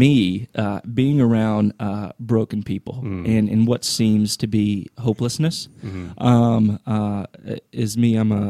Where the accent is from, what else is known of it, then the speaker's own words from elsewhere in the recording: Tennessee, United States; I grew up outside in Memphis, Tennessee, West Tennessee. Some would deem as the boonies, cotton fields, those type of things, little bitty town.